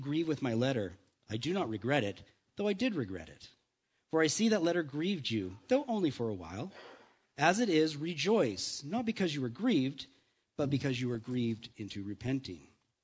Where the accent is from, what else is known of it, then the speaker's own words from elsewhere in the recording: Canada; And of course, being Canadian, rather than addressing it, we'd rather just stay up all night contemplating what we might have said